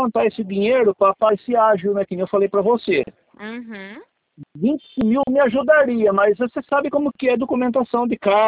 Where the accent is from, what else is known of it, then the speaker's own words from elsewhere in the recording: Araras, São Paulo, Brazil; Eu sou de Araras